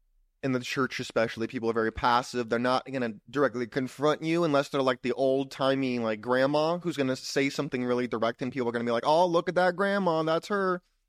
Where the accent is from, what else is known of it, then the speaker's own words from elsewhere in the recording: California, United States; Because I grew up in California, it was Berkeley.